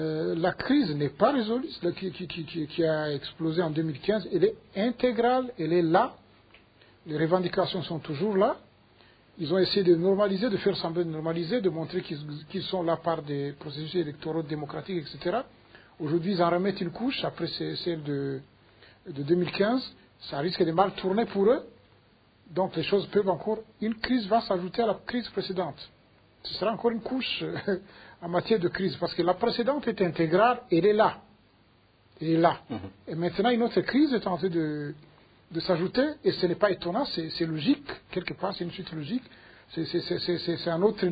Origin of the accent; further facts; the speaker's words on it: Burundi; savoir qu'on est tous des Barundis qui aspirent à la dignité comme n'importe quel autre être humain.